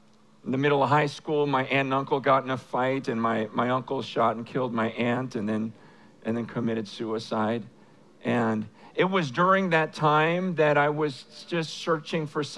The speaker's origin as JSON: {"language": "English", "town": "San Francisco", "region": "California", "country": "United States", "said": "I am from San Francisco."}